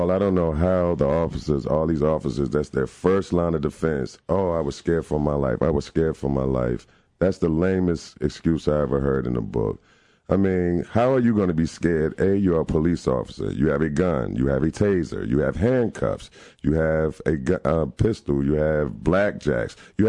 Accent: Newark, New Jersey, United States; moved away; I'm originally from Newark, New Jersey. I moved down here in 1988. I heard some of my friends in Newark when I was a child getting murdered.

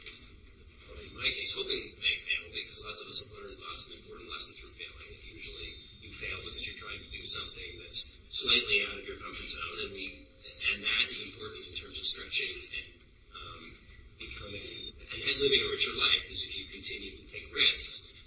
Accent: Virginia, United States; I live now across the river from where I grew up in Virginia, and we used to shoot 22s across the river, which means I was basically shooting at the house I now live in.

